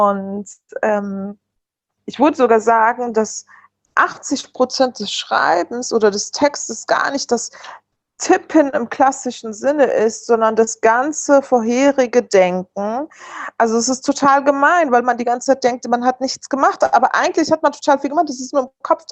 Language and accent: German; Berlin, Germany; born there; Also ich bin ja im Wedding sogar geboren